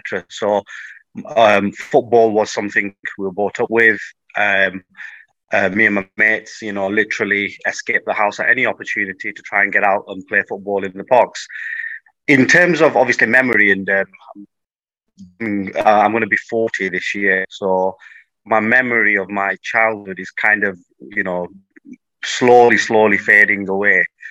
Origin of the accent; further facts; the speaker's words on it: Blackburn, North West England, United Kingdom; Yeah, so I was born in Blackburn, went to primary school in Blackburn